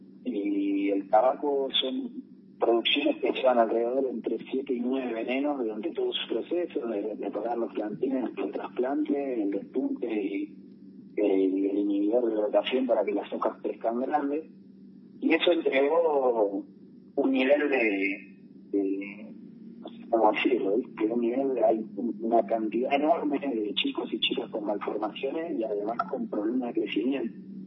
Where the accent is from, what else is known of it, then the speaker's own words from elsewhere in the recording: Buenos Aires, Argentina; Nosotros que somos porteños, los que quizás están escuchando también, no conocemos la realidad profunda hasta que vamos a los territorios